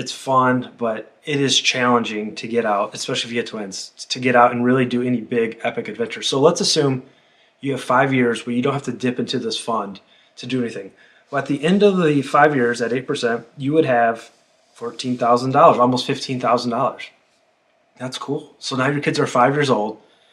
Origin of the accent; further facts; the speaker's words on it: Detroit, Michigan, United States; I didn't travel out of the country other than Canada, but I'm from the Detroit area, so that's like 45 minutes away.